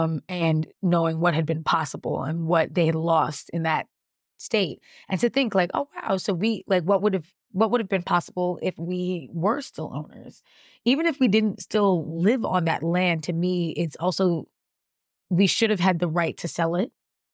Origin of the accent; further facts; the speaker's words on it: New York City, New York, United States; Growing up in New York, I remember that most of the Black people that I went to school with were from a Latin American or West African or Caribbean nation.